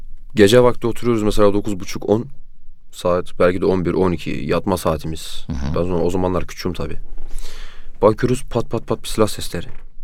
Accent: Güngören, Istanbul, Turkey; now in Gebze, Turkey; Memleketim aslen Karabük, Safranbolu. Hı hı. Doğma büyüme İstanbul Güngörenliyim. Tabii şu an Gebze'de ikamet etmekteyim.

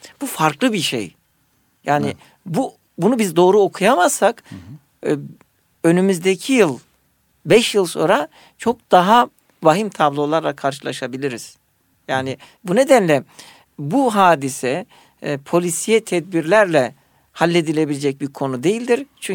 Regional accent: Adana, Turkey; mesela ben Adanalıyım, bizim şehrimize diyelim ki Güneydoğu'da şehit olan asker cenazeleri bayrağı sarılı geldiğinde kızdık

